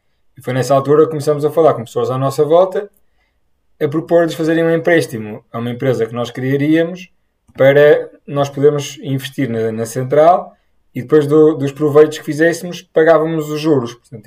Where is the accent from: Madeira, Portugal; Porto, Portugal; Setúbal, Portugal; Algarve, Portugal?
Porto, Portugal; moved away as an adult; Eu nasci no Porto, estudei até ao final da universidade no Porto, estive no Brasil a fazer quase todo o último ano da universidade, em Florianópolis